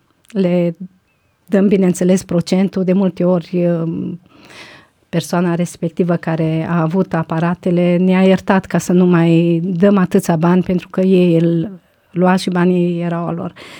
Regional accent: Banat, Romania; comuna natală unde am copilărit, de fapt, că părinții mei sunt din Ardeal, eram născută și adusă de 6 săptămâni în Banat.

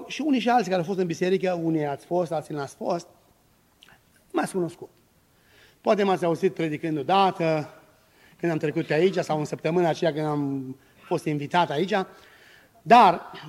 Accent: Romania; Eu sunt român și mă văd cel mai bun și cel mai drept

